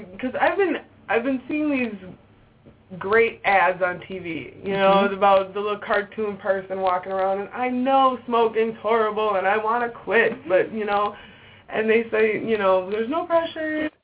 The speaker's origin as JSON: {"language": "English", "town": "Brooklyn Center", "region": "Minnesota", "country": "United States", "said": "And that makes me proud because I'm from Brooklyn Center."}